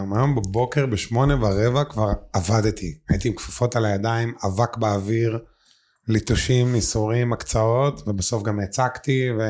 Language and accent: Hebrew; Bat Yam, Tel Aviv District, Israel; כן, גדלתי בבת ים כל שנות ילדותי. הייתי ילד שמח.